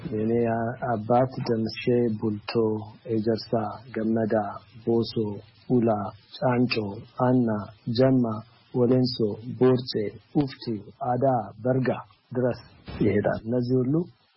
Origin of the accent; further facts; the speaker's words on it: Addis Ababa, Ethiopia; moved away as an adult; now in United States; አዲስ አበባ ተወልጄ ነው ያደኩት፣